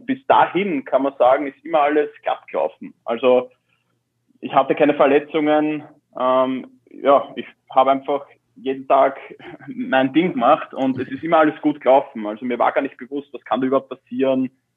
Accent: Baden, Lower Austria, Austria; ich komme ja doch aus Baden

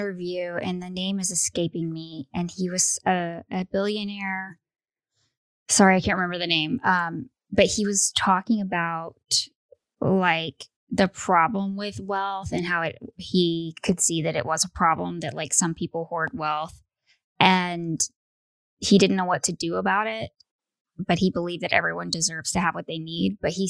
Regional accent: United States; for me as an American, growing up American my whole life, I never understood that until I was an adult.

